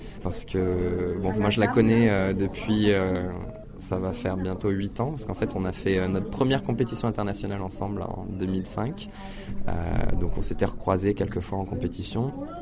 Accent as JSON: {"language": "French", "country": "France", "said": "J'étais pas particulièrement attaché à la France dans le sens où ça me gêne pas du tout de patiner pour un autre pays"}